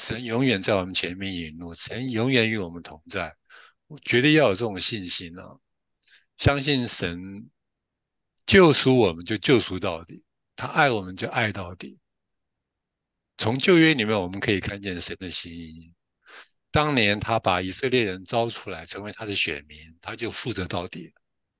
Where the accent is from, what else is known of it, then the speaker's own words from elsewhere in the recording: Taiwan; 这个按照我们台湾那边讲话叫安了，就是 OK。